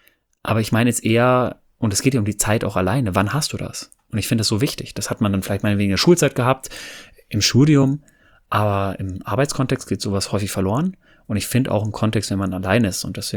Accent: North Rhine-Westphalia, Germany; Ich komme ja ursprünglich aus dem Pott

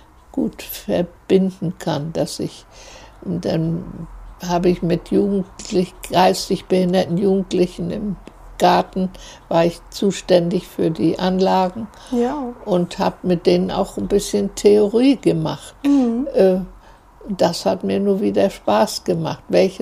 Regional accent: Kono, Mecklenburg-Vorpommern, Germany; born there; Und dann wurde gesucht in Kono bei Mallis, Kreis Ludwigslust, eine Stelle da, wo ich geboren bin.

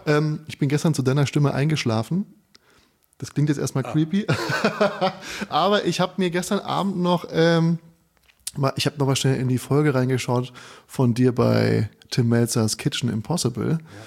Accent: Frankfurt, Hesse, Germany; ich bin ja aus Frankfurt

